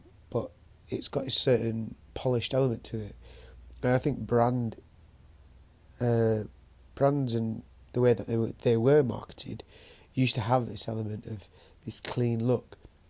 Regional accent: United Kingdom; So often being British is quite an interesting concept on its own

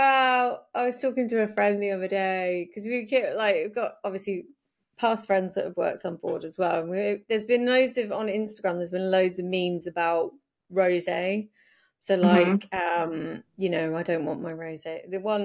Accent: United Kingdom; I think as a Brit

